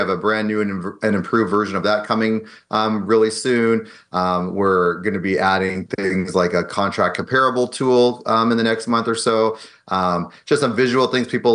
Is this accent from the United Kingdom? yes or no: no; Edmonton, Alberta, Canada; now in California, United States; Well, I'm from Edmonton, so definitely, okay. Started skating at three, like you kind of have to when you live there.